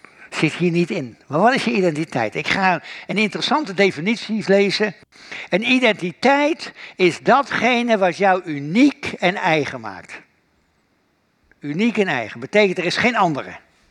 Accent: Gelderland, Netherlands; Wij zeiden bij ons in de Veluwe altijd, het zit in je bloed.

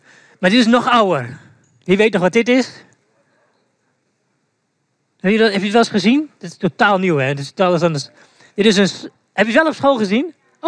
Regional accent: Almelo, Overijssel, Netherlands; Ik kom uit Almelo.

